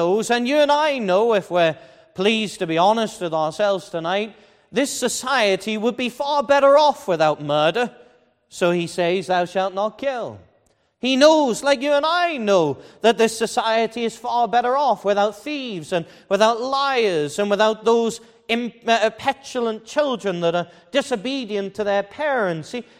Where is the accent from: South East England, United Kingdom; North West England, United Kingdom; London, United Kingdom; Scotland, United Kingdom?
North West England, United Kingdom; Liverpool; accent: Scouse; When I was a child, brought up in Liverpool, raised in the city. Hopefully you can't tell that from my accent. I hope I've lost my Scouse accent.